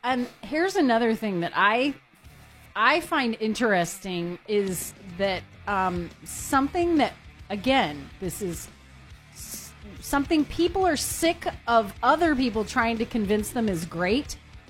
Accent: Texas, United States; I was born and raised in Texas, and if I'm hot, I go inside.

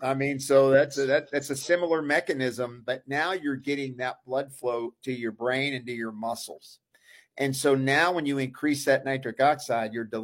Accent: Pittsburgh, Pennsylvania, United States; you could tell I'm from Pittsburgh because I call it a pop.

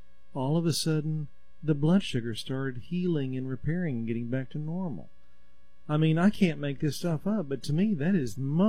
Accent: Texas, United States; I'm from Texas. I just say kefir.

